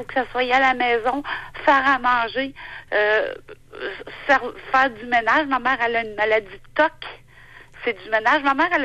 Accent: Quebec, Canada; born there; Moi, je suis née d'une famille italienne de 3 frères. Je suis le bébé de la famille. Je suis née au Québec, mes frères en Italie.

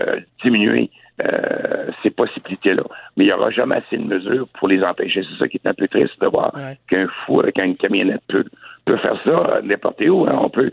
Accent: Quebec, Canada; Alors, on est quand même chanceux de vivre dans une société chez nous au Québec

